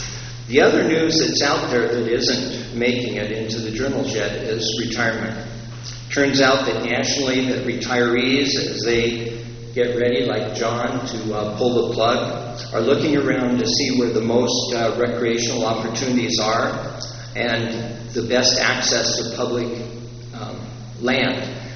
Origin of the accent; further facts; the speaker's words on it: Great Falls, Montana, United States; I'm from Great Falls, Montana.